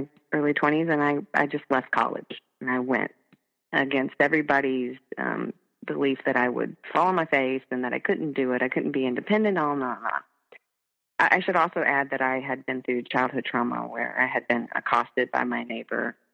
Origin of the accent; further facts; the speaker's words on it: North Carolina, United States; And I then went home to my home state, which is North Carolina, I'll say that.